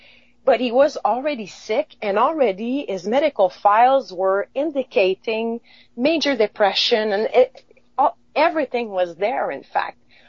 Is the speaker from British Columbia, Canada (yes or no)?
no; Sainte-Cécile-de-Masham, Quebec, Canada; English is a second language; was born in Quebec, and I'm not coming from a military family at all. Hmm. In fact, I was born in Sainte-Cécile-de-Masham, born and raised there. So, and there was no military in my family.